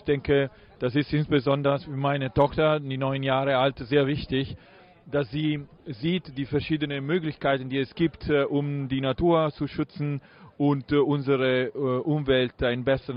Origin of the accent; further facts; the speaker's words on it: Italy; German is a second language; now in Berlin, Germany; ich bin Italiener, ich lebe in Berlin seit 13 Jahren.